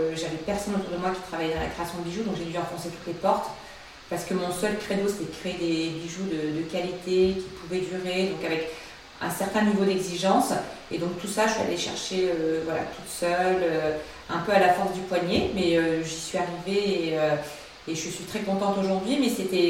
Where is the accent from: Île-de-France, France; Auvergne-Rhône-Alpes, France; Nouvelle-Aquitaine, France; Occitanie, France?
Nouvelle-Aquitaine, France; Bayonne; dans le Pays Basque, puisque je suis originaire de Bayonne.